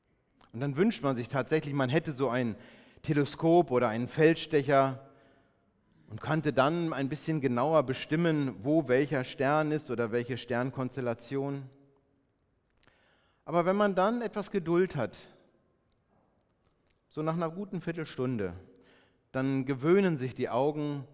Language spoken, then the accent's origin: German; Northern Germany, Germany; Als wir damals von Braunschweig in den tiefen Süden nach Neustadt als Norddeutsche gehen sollten